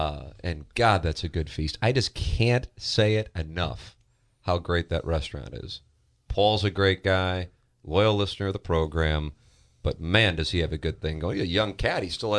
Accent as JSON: {"language": "English", "country": "Ireland", "said": "And I would say that's one of the numerous strengths of being Irish."}